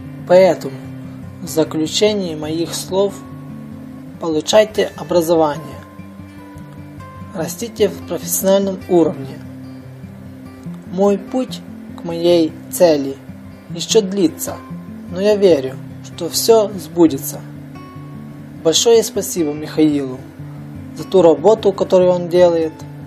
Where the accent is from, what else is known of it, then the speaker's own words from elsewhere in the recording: Ukraine; Я из Украины.